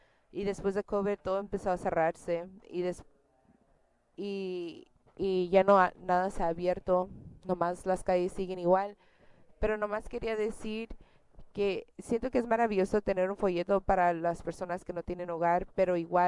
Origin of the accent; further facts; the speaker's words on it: Oregon, United States; also born or lived in Alaska; Yo fui criada y nací en Oregon, pero me moví a Alaska cuando tenía 20 años y ahí me mantuve sobria. Viví ahí 27 años y ahora he regresado a mi ciudad de nacimiento.